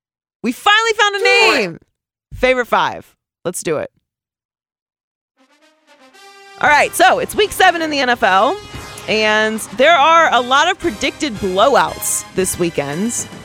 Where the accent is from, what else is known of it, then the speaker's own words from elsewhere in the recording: Pittsburgh, Pennsylvania, United States; And I grew up in Pittsburgh, so I have watched the Browns suffer for decades, basically my entire life.